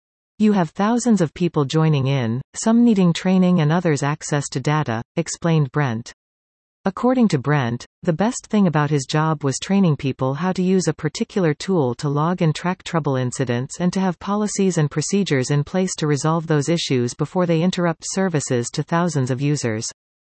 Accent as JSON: {"language": "English", "country": "Canada", "said": "As a Canadian, I was unable to attend the Winter Olympic and Paralympic Games in Vancouver 2010."}